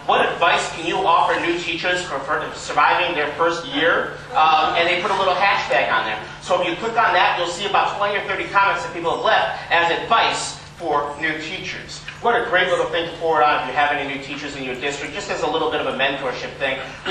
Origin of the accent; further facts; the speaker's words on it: Chicago, Illinois, United States; Since I'm from Chicago, you know